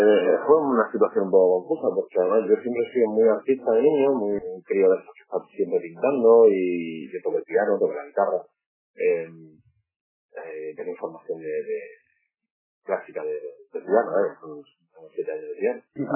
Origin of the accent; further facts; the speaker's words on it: Almería, Andalusia, Spain; also born or lived in Alicante; la ciudad de Almería, que es básicamente donde yo me he criado, aunque no nací allí, yo nací en Alicante y estuve viviendo hasta los 7 años más o menos allí. Pero mi familia, la mitad es de Granada y la otra mitad de Burgos.